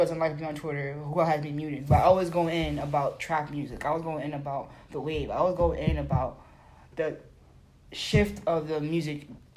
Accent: England, United Kingdom; I'm English.

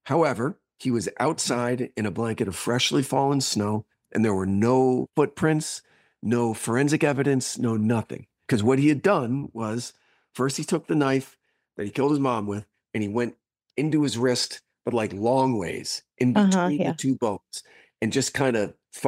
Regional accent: New Jersey, United States; I grew up in North Jersey, really close to what's called the most haunted road in America, called Clinton Road.

